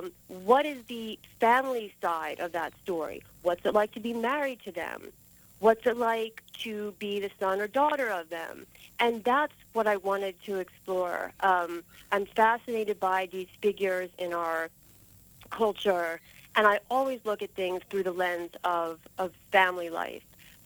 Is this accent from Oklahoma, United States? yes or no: no; Philadelphia, Pennsylvania, United States; Well, I grew up in Philly, so big Flyers fan, sorry.